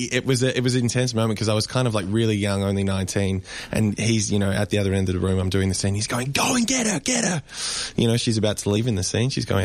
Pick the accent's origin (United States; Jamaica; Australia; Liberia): Australia; Melbourne, Victoria; I was brought up and raised in Melbourne.